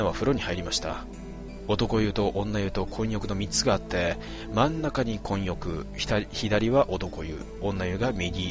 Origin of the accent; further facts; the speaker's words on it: Kanto, Japan; 生粋の関東人として妙に感心してしまったわけです